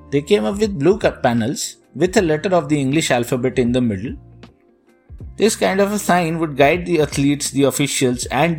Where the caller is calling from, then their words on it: Pune, Maharashtra, India; here from Pune.